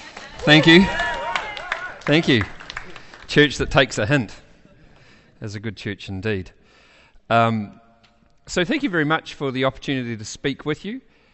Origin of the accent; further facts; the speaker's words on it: Ashburton, Canterbury, New Zealand; also born or lived in Christchurch; So I am a born in Christchurch. Don't ask me which school I went to. I refuse to answer. But I actually grew up in Ashburton and went to the mighty Ashburton College.